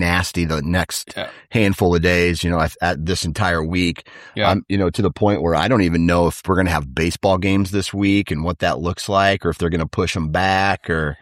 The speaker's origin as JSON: {"language": "English", "country": "United States", "said": "Mostly because I'm American"}